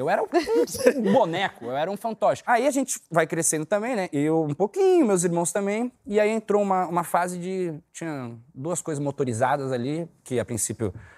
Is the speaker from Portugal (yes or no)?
no; São Paulo, Brazil; Eu fui nascido, criado em São Paulo com a minha mãe, né?